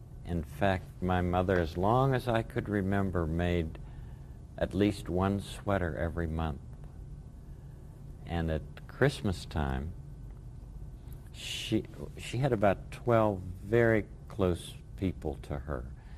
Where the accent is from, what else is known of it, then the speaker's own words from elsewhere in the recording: Latrobe, Pennsylvania, United States; I grew up in La Trobe.